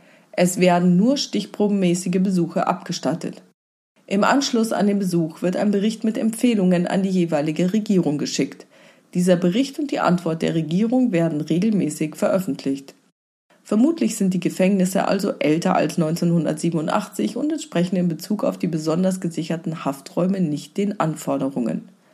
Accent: Bavaria, Germany; Bayern ist ja mein Heimatland, auch wenn man es inzwischen kaum mehr hört.

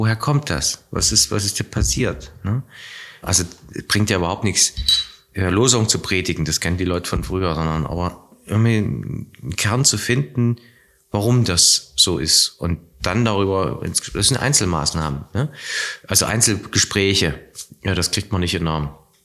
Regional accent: East Germany, Germany; meine Heimat DDR.

